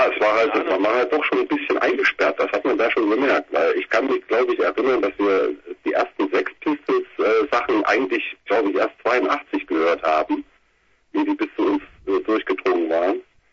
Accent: East Germany, Germany; weil es gab ja den Stempel des Assis bei uns im Osten.

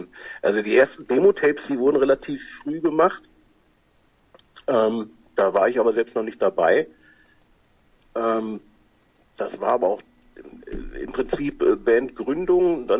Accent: Voerde, North Rhine-Westphalia, Germany; Wir kommen aus dem beschaulichen Förde am Niederrhein. Das liegt mehr oder weniger Grenze vom Ruhrgebiet, Richtung holländische Grenze.

